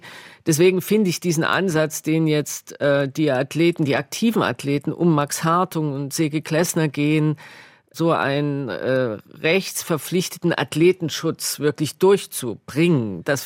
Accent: Dresden, Saxony, Germany; so als Ostdeutsche und als Dresdnerin auch.

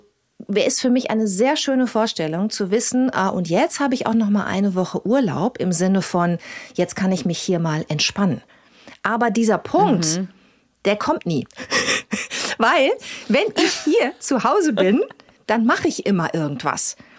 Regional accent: Northern Germany, Germany; wenn man nach Süddeutschland fährt als Norddeutscher

